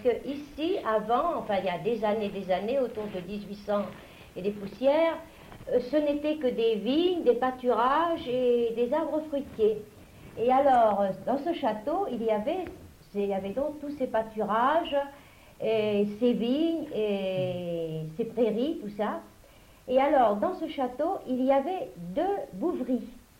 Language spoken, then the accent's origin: French; Orléans, Centre-Val de Loire, France; born there; also born or lived in Limousin; Nous sommes partis, j'étais très très petite, nous sommes partis 10 ans dans le Limousin. Et quand mes parents ont eu leur changement pour revenir à Orléans